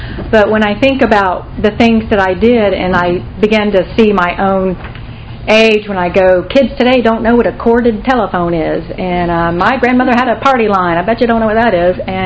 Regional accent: Auburndale, Florida, United States; also born or lived in Winter Haven, Florida; And I was born in Winter Haven, Florida, and I grew up in Auburndale, Polk County. We called it Polk County.

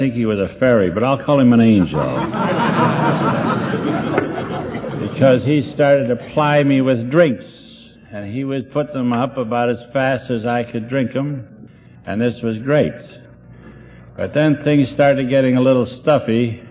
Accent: Cleveland, Ohio, United States; Cleveland was my hometown.

